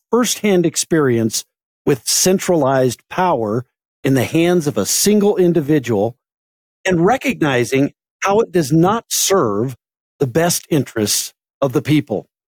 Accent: Colorado, United States; I understand I want to hear about this because I'm born and raised in Colorado and I'm very bad at skiing.

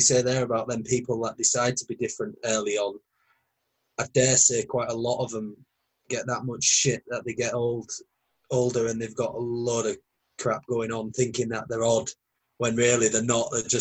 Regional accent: Hull, Yorkshire and the Humber, United Kingdom; I'm originally from Hull, which is 100-odd mile away.

